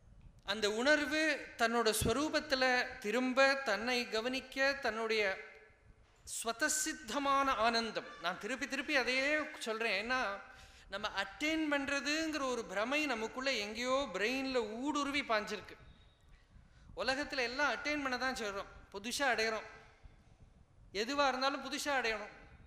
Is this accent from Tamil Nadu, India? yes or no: no; Kerala, India; Tamil is a second language; நான் கேரளாத்துக்காரன், தமிழ் எனக்கு ரொம்ப தெரியாது, தமிழ் பேச வருமே தவிர படிக்க ஒன்றும் வராது.